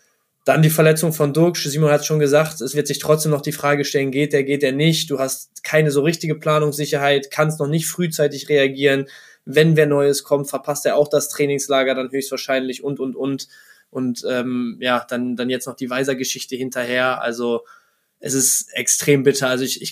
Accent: Bremen, Germany; deswegen hätte ich als Bremer schon Hoffnung

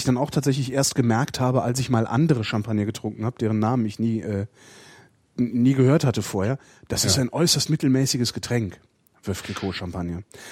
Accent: Cologne, North Rhine-Westphalia, Germany; ich bin halt Kölner auch, also wir kommen ja aus derselben Ecke.

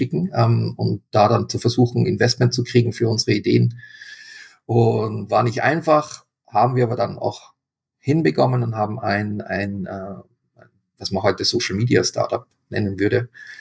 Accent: Austria; ich bin Österreicher. Ich spreche Italienisch.

